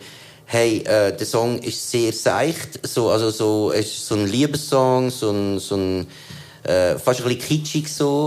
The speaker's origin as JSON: {"language": "German", "country": "Switzerland", "said": "wir als Schweizer sind ja schon ziemlich privilegiert."}